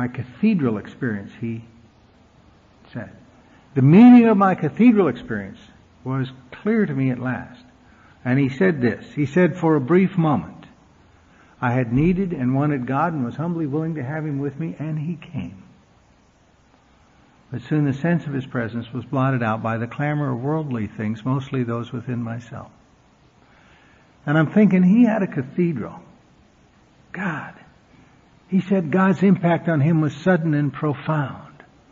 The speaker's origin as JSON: {"language": "English", "town": "Billings", "region": "Montana", "country": "United States", "tie": "born or raised there", "said": "I grew up in the Church of the Air in Billings, Montana, and my uncle went down front and got saved one Sunday morning"}